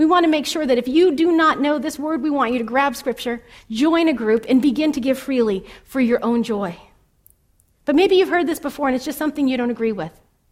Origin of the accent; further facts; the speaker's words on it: Lowell, Massachusetts, United States; That's not how it was when I was growing up in Lowell.